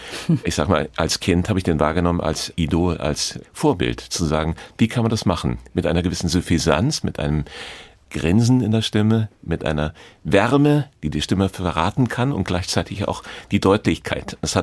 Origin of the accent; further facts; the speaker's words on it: Trier, Rhineland-Palatinate, Germany; ich komme aus Trier und da gibt es einen Palastgarten, einen Park. In Trier heißt der Palastgarten.